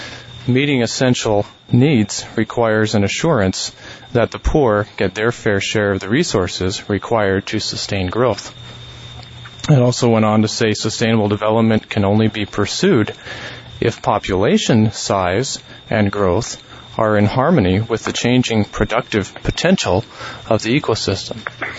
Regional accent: Mitchell, South Dakota, United States; I'm from Mitchell, testifying on behalf of myself.

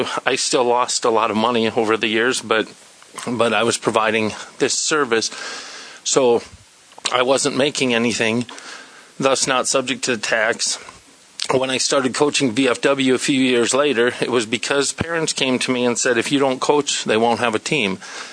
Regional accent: Clark, South Dakota, United States; I'm the senator from District 2. My hometown is Clark.

